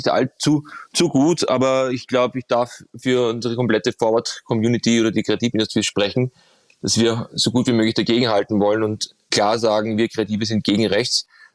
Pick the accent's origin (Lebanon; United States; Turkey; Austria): Austria; Vienna; bin ich ja Wiener. Also bin nicht mehr so oft in Hamburg